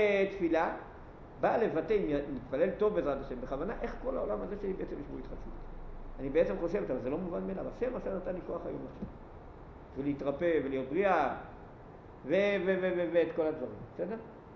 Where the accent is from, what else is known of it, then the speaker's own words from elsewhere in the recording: Jerusalem, Jerusalem District, Israel; also born or lived in Otniel / Tel Aviv / Kiryat Arba; גדלתי בירושלים עיר הקודש, ואחר כך איזו תקופה היינו, אמנם באותניאל